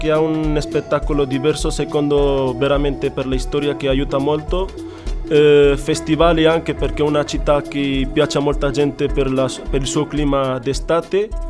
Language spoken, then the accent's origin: Italian; Ceuta, Spain; Italian is a second language; moved away as an adult; now in Cagliari, Italy; Da Ceuta, Spagna.